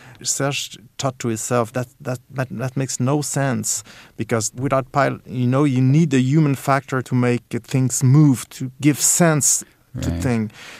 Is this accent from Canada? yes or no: yes; Montreal, Quebec, Canada; I'm a publisher from Montreal, and I'm also a writer.